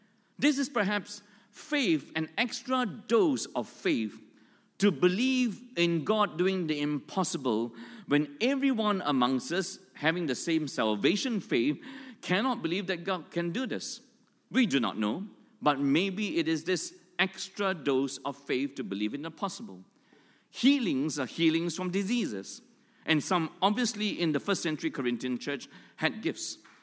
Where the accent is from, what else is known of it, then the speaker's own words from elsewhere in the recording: Malaysia; also born or lived in Australia; When I came back from Australia as a young Christian, I came back to where I was born, Malaysia. I had no church in my hometown, and so every weekend I would drive up to churches in KL